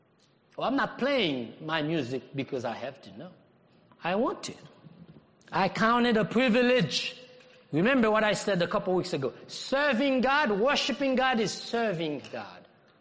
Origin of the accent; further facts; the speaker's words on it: Haiti; I even growing up in Haiti, it's just like there was this saying or this mindset